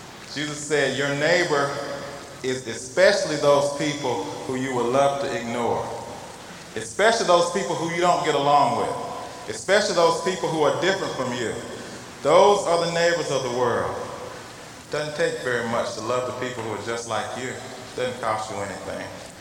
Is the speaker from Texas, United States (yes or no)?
no; Mississippi, United States; You know, I grew up in Mississippi in the 60s.